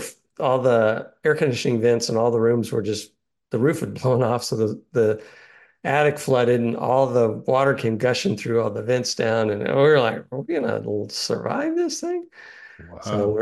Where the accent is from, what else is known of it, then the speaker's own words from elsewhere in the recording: Texas, United States; I grew up in South Texas. And I thought it was great when the hurricanes would blow through